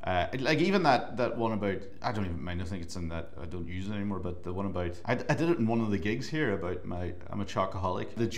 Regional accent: Ireland; if I go on stage and just start off with like, "Oh, I'm Irish.

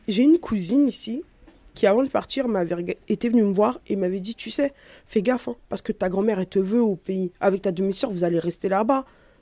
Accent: France; je devais avoir 16 ans à peine. Je suis née ici, je suis née en France, j'ai grandi ici.

